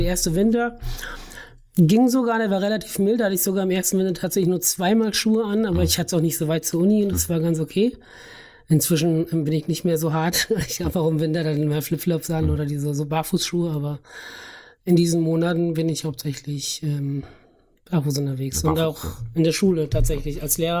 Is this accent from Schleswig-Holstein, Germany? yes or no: no; Schlitz, Hesse, Germany; also born or lived in Lauterbach; ich bin in Lauterbach geboren, aber dann in Schlitz aufgewachsen und jetzt bin ich das fast 40 Jahre dort auch gewohnt im Grunde, bis aufs Studium. 3 Jahre in Kassel studiert und ansonsten immer in Schlitz gewohnt.